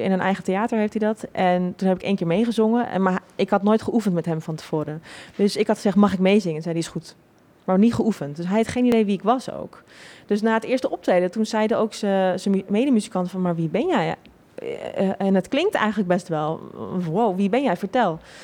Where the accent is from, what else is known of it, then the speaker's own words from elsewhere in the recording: Netherlands; ik kom uit Nederland, dan was ik exotisch. Wat natuurlijk voor ons in Nederland heel raar is. Maar ik als Nederlander daar was exotisch.